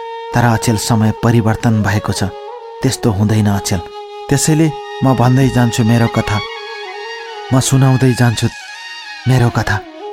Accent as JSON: {"language": "Nepali", "town": "Rajbiraj", "region": "Madhesh Province", "country": "Nepal", "tie": "born or raised there", "said": "विक्रम सम्बत 2020 सालमा मेरो जन्म राजविराजमा भएको हो। तराईको ठाउँमा जन्मिएकी म घरकी कान्छी छोरी हुँ।"}